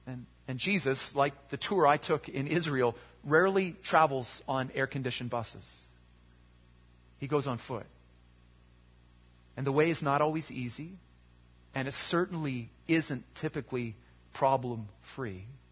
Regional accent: Canada; as a Canadian boy, I didn't grow up with deserts. I grew up with winter.

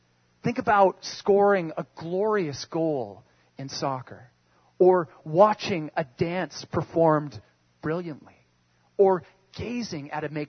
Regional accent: Canada; the partial glimpses I had were enough to cause me to cheer, to clap, and just have great pride in being Canadian.

